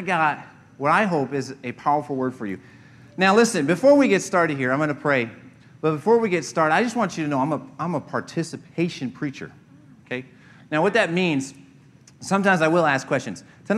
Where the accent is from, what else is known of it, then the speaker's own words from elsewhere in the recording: Colorado, United States; Well, listen, I am from Colorado, and I'm a geek